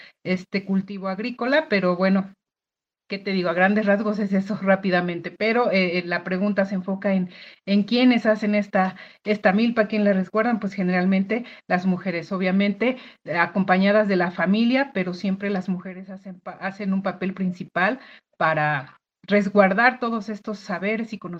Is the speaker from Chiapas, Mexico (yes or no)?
no; Puebla, Mexico; Es uno de los 68 pueblos originarios que se tienen en este país, en mi país